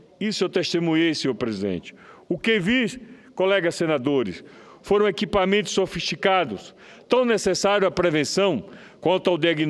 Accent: Itabaiana, Sergipe, Brazil; born there; cidade vizinha à cidade onde eu nasci, Itabaiana.

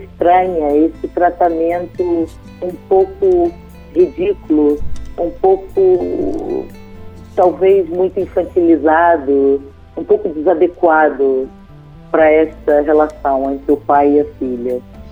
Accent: Rio de Janeiro, Brazil; eu sou carioca. É. Apesar do meu sotaque meio lusitano, né?

